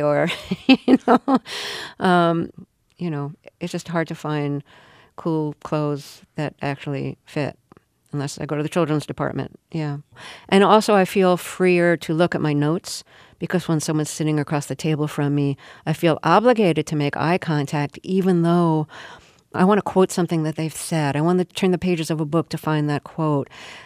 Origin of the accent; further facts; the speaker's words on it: Brooklyn, New York, United States; And this was in Brooklyn. Mm-hmm. One Brooklynite to another, they'd ask me, where are you from? As if I was from, like, Texas or something. I was the child of the children of immigrants.